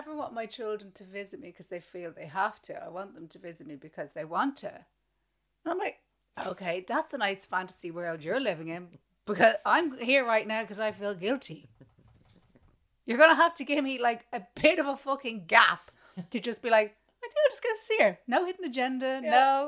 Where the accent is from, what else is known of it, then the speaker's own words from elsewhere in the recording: Ireland; growing up in Ireland.